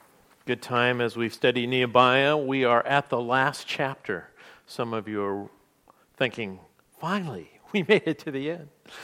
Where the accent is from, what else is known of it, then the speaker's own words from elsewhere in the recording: San Jose, California, United States; also born or lived in Richmond; I was born in Richmond, California. It's across the bay from San Francisco, and I might say it's not the nicest part of the world. Actually, it's one of the more unfavorable parts in the Bay Area. But I grew up just south of there